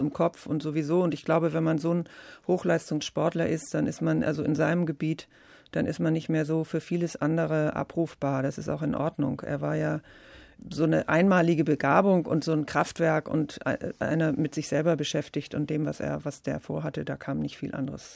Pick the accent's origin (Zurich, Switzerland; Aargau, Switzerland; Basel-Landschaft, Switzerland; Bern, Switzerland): Zurich, Switzerland; born there; In der Zeit danach deshalb, ich bin in Zürich geboren, weil er in Deutschland noch nicht wieder auftreten durfte.